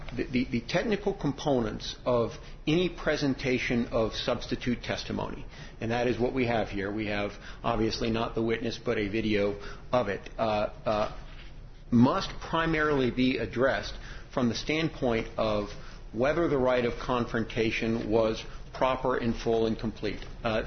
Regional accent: Albuquerque, New Mexico, United States; I am from Albuquerque, New Mexico

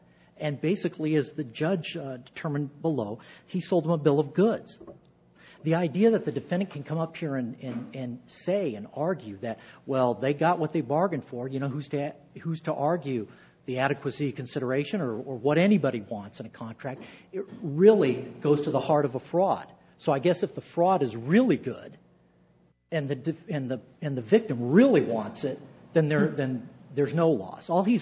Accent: Arizona, United States; but I am from Arizona, actually one of the few people that were actually born there, and before moving to Wisconsin, practiced publicly and privately there.

